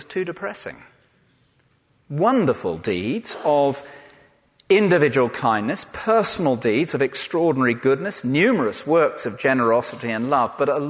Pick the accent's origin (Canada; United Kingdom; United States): United Kingdom; South West England; because I grew up in the West Country, and so I know what they look like.